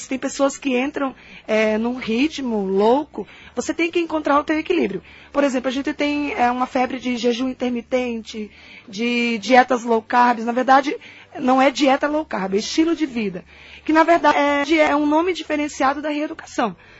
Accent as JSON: {"language": "Portuguese", "region": "Northeast Region", "country": "Brazil", "moved": "yes", "said": "Eu sou nordestina, né, e lá no Nordeste, quando eu vim para cá, eu tive que me adaptar"}